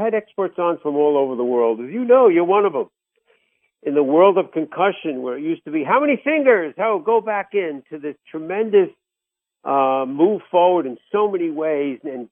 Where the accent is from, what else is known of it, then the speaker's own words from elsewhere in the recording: New York, United States; accent: New York; Even though, again, I'm a New Yorker, still practicing my New York accent.